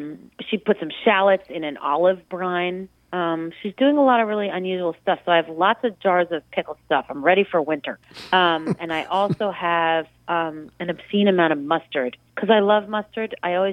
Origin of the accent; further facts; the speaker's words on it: Manhattan, New York, United States; I grew up in Manhattan, so, you know, when I read an article about a place like Delmonico's or somewhere I've gone my whole life, you know, it's just sort of inconceivable.